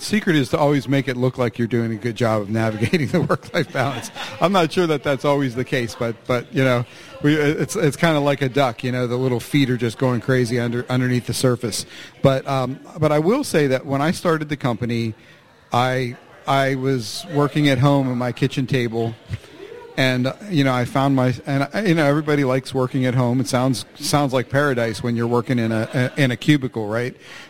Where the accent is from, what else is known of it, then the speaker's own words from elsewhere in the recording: Pittsburgh, Pennsylvania, United States; We have an operation in Pittsburgh, which is my hometown. I expanded back to Pittsburgh.